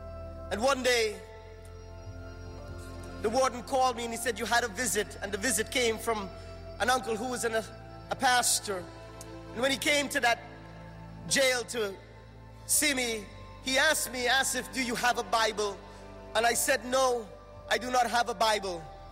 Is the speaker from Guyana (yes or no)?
yes; Guyana; born there; I was born in the Republic of Guyana. You would know it by the name British Guyana, or you might know it by the incidents of Jim Jones. And in my home, we were all Muslims.